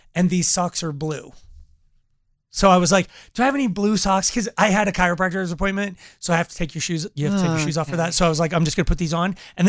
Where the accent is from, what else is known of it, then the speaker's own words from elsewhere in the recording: Longmont, Colorado, United States; I'm from Longmont, bro.